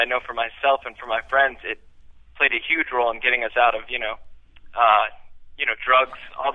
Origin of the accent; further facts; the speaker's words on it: Vermont, United States; I grew up in Vermont, and it was called the Tracking Wilderness Awareness Club.